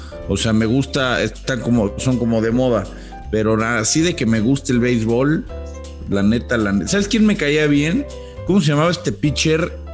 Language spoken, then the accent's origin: Spanish; Querétaro, Mexico; en mi familia somos de Querétaro